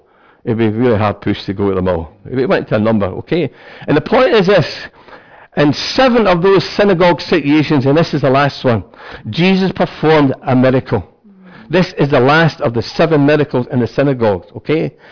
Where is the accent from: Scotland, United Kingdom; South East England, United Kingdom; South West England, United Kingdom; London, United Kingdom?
Scotland, United Kingdom; Not because I'm a Scotsman.